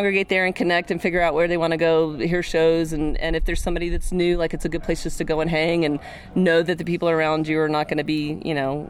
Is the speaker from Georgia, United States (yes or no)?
no; Alabama, United States; No, I grew up in Alabama.